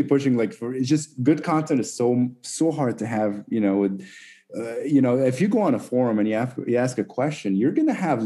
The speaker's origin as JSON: {"language": "English", "country": "Egypt", "tie": "born or raised there", "said": "I mean, I grew up in Egypt. So we didn't have a race scene or anything."}